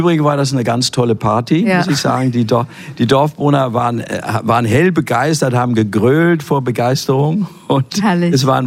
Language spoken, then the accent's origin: German; Stockholm, Stockholm County, Sweden; now in Germany; Ich bin in Stockholm aufgewachsen, fühlte mich auch als voller Schwede, auch heute noch irgendwie